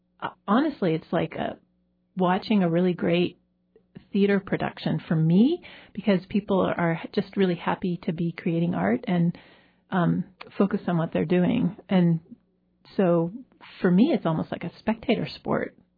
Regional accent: Portland, Oregon, United States; I grew up in Portland, Oregon.

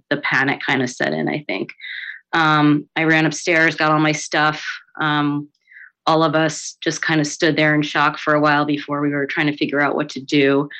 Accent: New York City, New York, United States; I was born and raised in New York City

